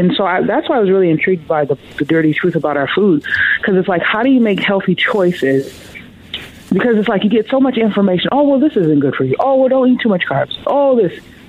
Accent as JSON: {"language": "English", "region": "the South", "country": "United States", "said": "You know, like I'm from the South. I've eaten fried chicken all my life"}